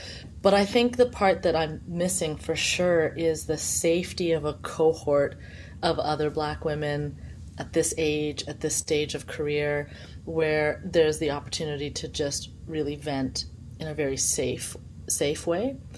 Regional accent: Montreal, Quebec, Canada; I grew up back east in Montreal where the Black community was much larger.

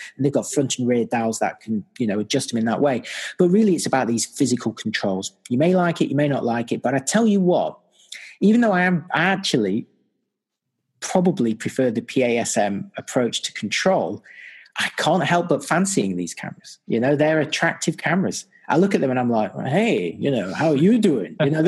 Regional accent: United Kingdom; also born or lived in New Zealand; some of you know, I'm obviously British. You probably recognize the accent. I live in Great Britain at the moment.

